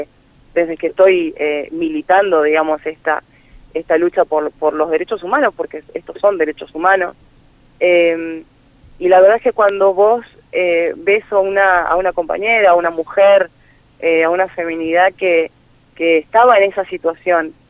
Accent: Chaco, Argentina; Yo soy del Chaco.

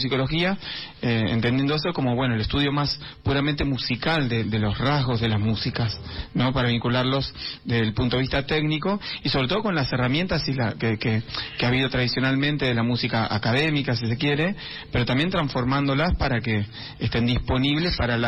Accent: Cipolletti, Río Negro, Argentina; born or raised there; also born or lived in Coronel Dorrego

